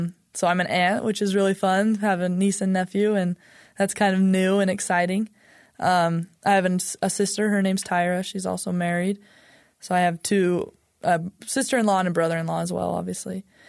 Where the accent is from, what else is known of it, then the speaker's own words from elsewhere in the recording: Utah, United States; And I'm from Utah. Lived here my whole life, and I kind of knew that I wanted to stay in Utah.